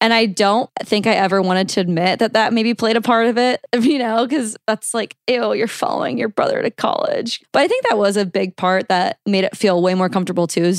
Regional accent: Omaha, Nebraska, United States; also born or lived in Texas / Georgia; we moved to Omaha, Nebraska. So I had moved a few times. I mean, obviously, I would definitely say I'm from Omaha. I don't really claim Texas or Georgia very much.

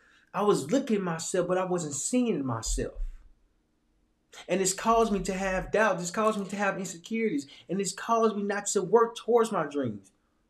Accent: Little Rock, Arkansas, United States; I'm from Little Rock, Arkansas. I'm a Marine Corps veteran.

